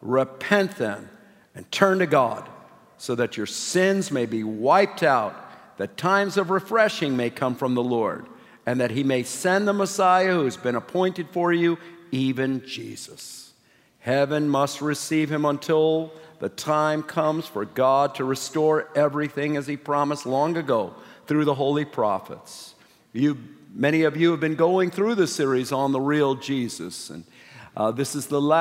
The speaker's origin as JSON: {"language": "English", "region": "Ohio", "country": "United States", "said": "I've got to do something because I am from the Buckeye State, okay?"}